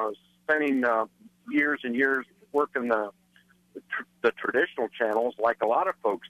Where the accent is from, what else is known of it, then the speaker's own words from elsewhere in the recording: Kansas, United States; My comment was I grew up in Kansas, and we have kind of a, I think, maybe a unique history of lady electeds.